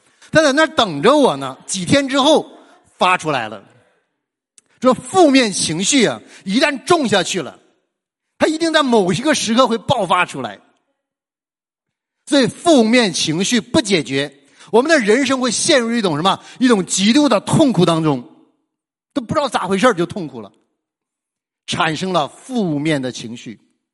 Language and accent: Chinese; Northeast China, China; 你知道我们东北人呢，东北人厉害。